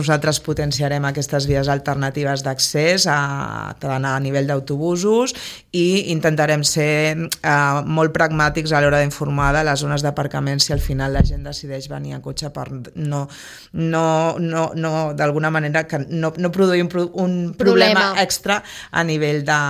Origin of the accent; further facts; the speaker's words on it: Barcelona, Catalonia, Spain; Jo vinc de Barcelona, vinc de Gràcia, i les festes de Gràcia no tenen res a veure amb el que jo vivia quan jo tenia 18-20 anys, no?